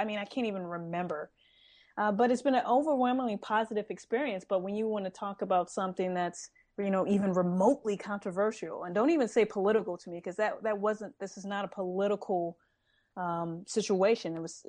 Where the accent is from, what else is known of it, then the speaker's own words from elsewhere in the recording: St. Louis, Missouri, United States; you know, I'm from St. Louis, so like the Cardinals, Rams, Mizzou, blah, blah, blah.